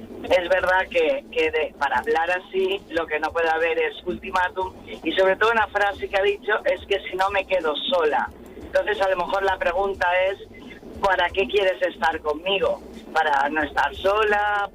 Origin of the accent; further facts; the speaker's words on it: Balearic Islands, Spain; De Mallorca.